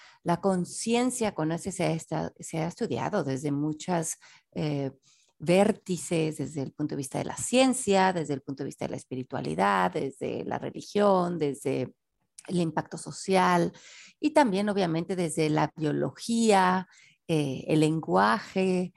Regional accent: Mexico City, Mexico; born there; nací en la Ciudad de México en 1970.

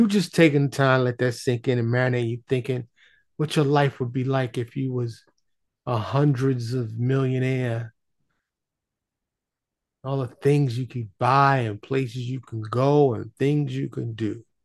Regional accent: New York City, New York, United States; Now, y'all know I'm from New York City, born and raised, but I live in Texas, have for a long, long time now. Still consider myself a New Yorker and a Texan

